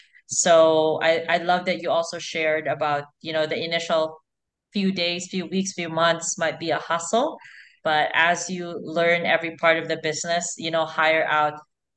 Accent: Philippines; I'm Filipino

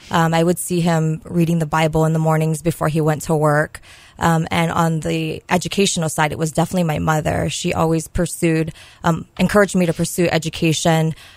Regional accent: Honolulu, Hawaii, United States; I grew up in the east, on the east end of Honolulu in Hawaii Kai, Kulia'o.

